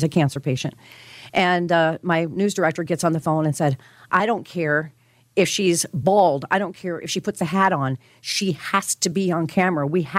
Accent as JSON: {"language": "English", "region": "Colorado", "country": "United States", "tie": "born or raised there", "said": "I'm from Colorado. I grew up there. I've got a lot of friends that still live out there and family."}